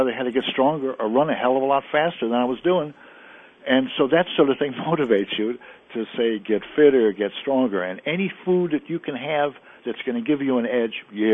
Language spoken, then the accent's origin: English; Chicago, Illinois, United States; when I was a young kid, the neighborhood I grew up in Chicago